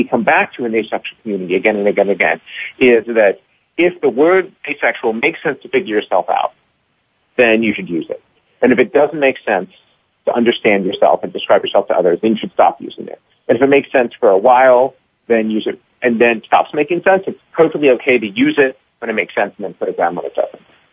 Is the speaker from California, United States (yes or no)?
no; St. Louis, Missouri, United States; And I grew up in St. Louis, Missouri, and I was fortunate.